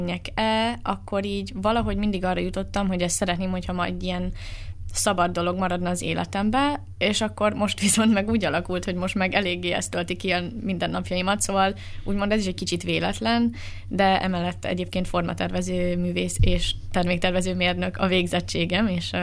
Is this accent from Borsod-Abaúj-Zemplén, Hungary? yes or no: yes; Borsod-Abaúj-Zemplén, Hungary; accent: Matyó; mezőkövesdi vagyok, akkor így szembesítenek is vele, hogy hát igen, a T-betűidről hallatszik, és én meg így, yes, igen, én matyó vagyok.